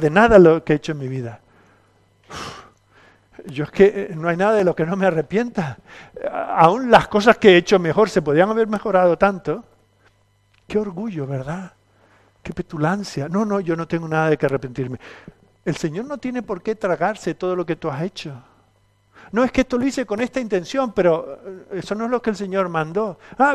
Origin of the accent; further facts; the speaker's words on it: Canary Islands, Spain; Yo nunca tuve pastor de niño, pero vivía en Canarias, no teníamos pastor, pero venían algunos pastores de la península.